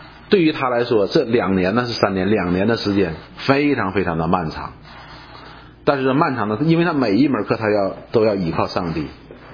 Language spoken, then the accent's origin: Chinese; China; 所以什么叫抗压能力？我们中国人